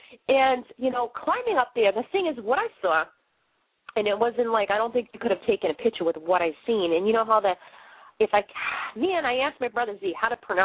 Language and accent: English; Boston, Massachusetts, United States; accent: Boston; I butcher things because of my Boston accent, and I'm trying to speak professionally as best as I can